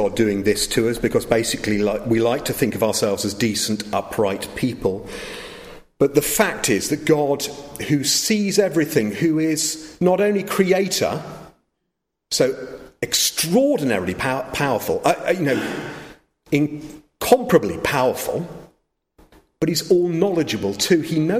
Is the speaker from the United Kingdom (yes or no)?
yes; United Kingdom; Well, I'm British